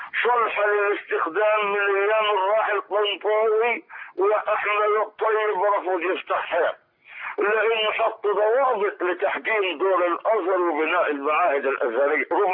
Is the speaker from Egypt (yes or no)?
yes; Upper Egypt, Egypt; يا مولانا عندنا في الصعيد